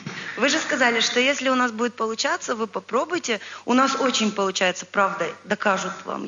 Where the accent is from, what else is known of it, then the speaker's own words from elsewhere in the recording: Odesa, Odesa Oblast, Ukraine; из Одессы. Да. Извиняюсь.